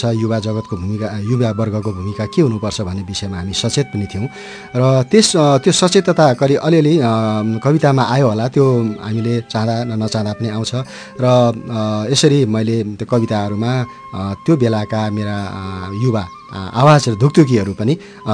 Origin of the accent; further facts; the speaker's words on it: Taplejung, Koshi Province, Nepal; ताप्लेजुङको मेरो बाल्यकाल वास्तवमा रमाइलो नै थियो। हामीले चाहिँ गाउँमा बसिसकेपछि हाम्रो एउटा आर्थिक स्रोत भनेकै खेती हो